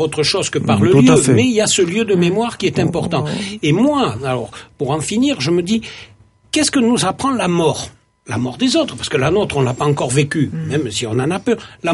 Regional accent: Nouvelle-Aquitaine, France; puisque je suis natif de Gironde, et donc je n'y vais pas pour la Toussaint

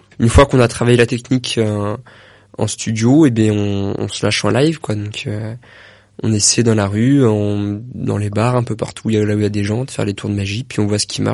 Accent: Hauts-de-France, France; now in Alrance, France; Du Nord-Pas-de-Calais.

